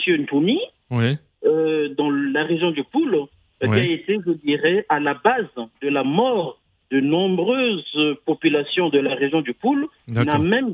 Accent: Brazzaville, Republic of the Congo; now in France; Donc, moi, je vis en France depuis plusieurs années déjà. Je suis Congolais de Brazzaville.

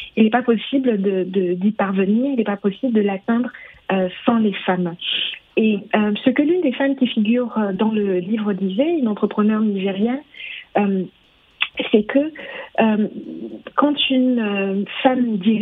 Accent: Douala, Littoral, Cameroon; moved away as an adult; now in France; J'ai grandi au Cameroun. Donc je suis un pur produit de Douala et j'aime à le dire, de mon quartier Ndombonso-Kaver. Donc de Ndombonso-Kaver, je suis arrivée à Paris

